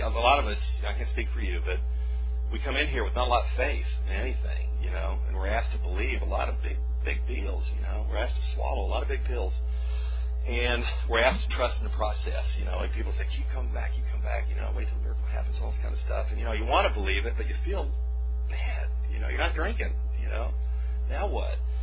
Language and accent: English; Dallas, Texas, United States; the church that I grew up in Dallas, Texas, Midway Hills Christian Church, is having their 50th anniversary.